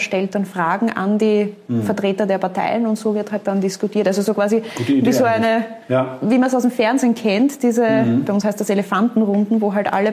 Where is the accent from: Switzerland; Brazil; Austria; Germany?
Austria; Ich muss sagen, bei uns in Österreich, ich bin schon sehr, sehr früh politisch aktiv geworden mit 15 Jahren